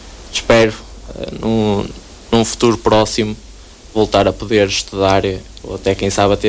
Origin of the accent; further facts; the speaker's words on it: Santa Maria da Feira, Aveiro, Portugal; também sou natural da Feira, com muito orgulho.